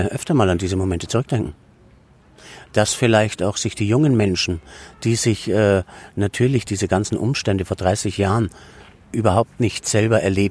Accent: West Germany, Germany; Also ich bin ja ein Kind der Bundesrepublik Deutschland, wenn man das so sagen darf, ein ganz klarer Westdeutscher.

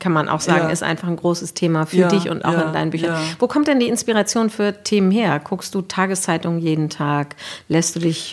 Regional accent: Leck, Schleswig-Holstein, Germany; Ich komme aus Leck zum Beispiel.

